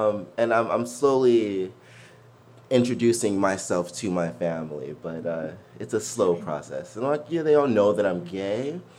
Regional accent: Detroit, Michigan, United States; like, I'm from Detroit, so it's a pretty tough place to be from.

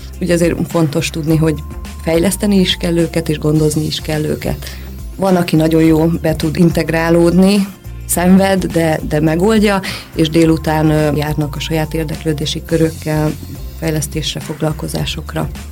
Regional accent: Érd, Pest, Hungary; Mivel hogy érdi vagyok, ezért így elkezdtünk dolgozni, hogy itt Érden

